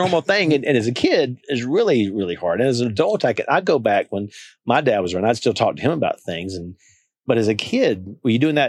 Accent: Alabama, United States; I'm from Alabama, so we're next door.

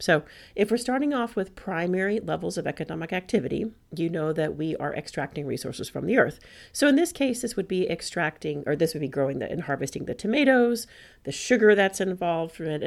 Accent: Texas, United States; But since I'm from Texas, in Texas, there is a hamburger chain that is basically an institution, which is Whataburger.

